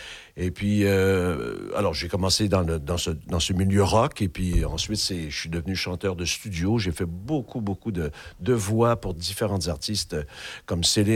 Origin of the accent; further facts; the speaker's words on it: Quebec, Canada; Je suis québécois. Ben ouais, on l'entend bien, mais moi, je n'essaie pas de le cacher non plus.